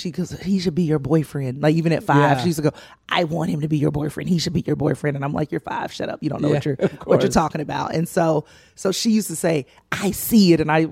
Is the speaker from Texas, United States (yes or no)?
no; Columbus, Georgia, United States; From Columbus, Georgia.